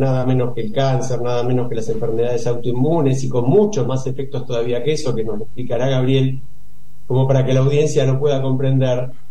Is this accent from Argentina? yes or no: yes; Argentina; alguien que nos honra como argentinos, como sociedad